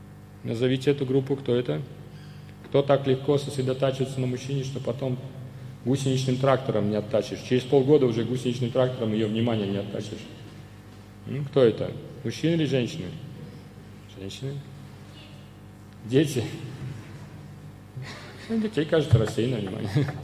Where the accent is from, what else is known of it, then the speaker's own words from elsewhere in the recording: Saint Petersburg, Russia; Я воспитанный человек, я вырос в Санкт-Петербурге.